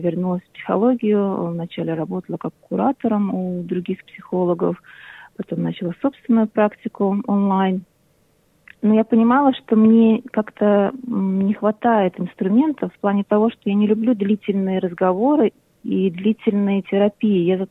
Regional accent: Latvia; moved away as an adult; also born or lived in England; now in Australia; Я родом из Латвии, где прожила до 2000, не помню уже какого года, 2001, наверное, нет, в 2004 я переехала в Англию, где я познакомилась с мужем, а его мечта была Австралия

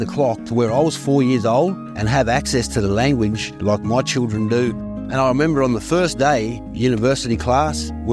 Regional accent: Cowra, New South Wales, Australia; I come from Arambi, 32 acres in Cowra.

